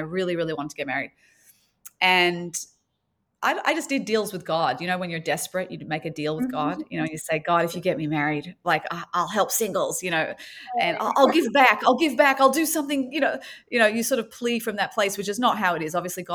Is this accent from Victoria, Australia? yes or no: no; Sydney, New South Wales, Australia; I was from Sydney, Australia, as you mentioned, and raised there, but the daughter of a Holocaust survivor.